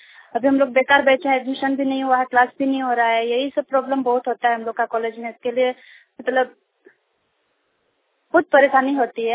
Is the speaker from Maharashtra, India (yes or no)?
no; Dumka, Jharkhand, India; मैं दुमका से हूँ